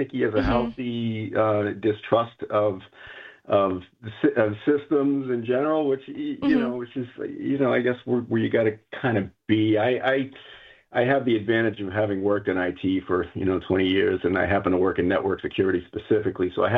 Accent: Acton, Massachusetts, United States; So, like Lori, I grew up in Mass. I grew up in Acton, Mass.

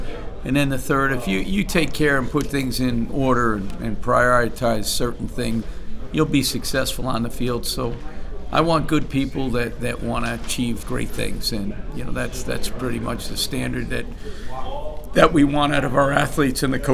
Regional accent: Staten Island, New York, United States; The only difference is I grew up in Staten Island and played at Wagner

